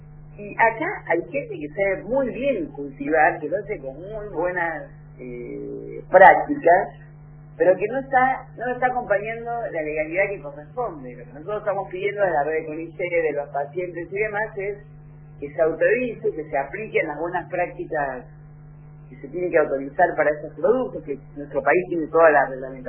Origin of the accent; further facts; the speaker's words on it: Buenos Aires Province, Argentina; yo soy bonaerense, el AMBA